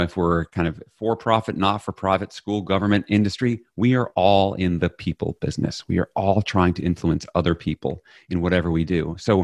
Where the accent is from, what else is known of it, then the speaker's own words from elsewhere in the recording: Texas, United States; I'm from Texas, or you know, like